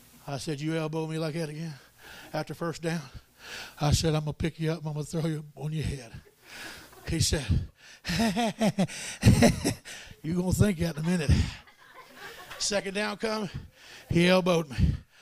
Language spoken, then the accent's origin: English; Florida, United States; I'm from Florida.